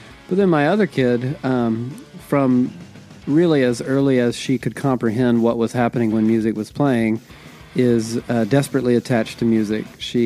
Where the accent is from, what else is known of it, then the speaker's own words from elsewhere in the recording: Georgia, United States; My dad, we grew up in Southeast Georgia.